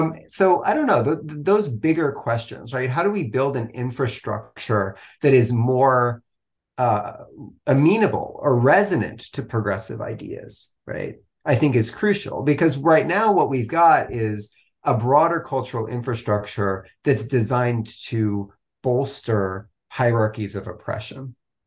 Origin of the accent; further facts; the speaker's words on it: Texas, United States; When I grew up in North Texas, in the run-up to the Iraq War during the George W. Bush administration, before we had internet, really.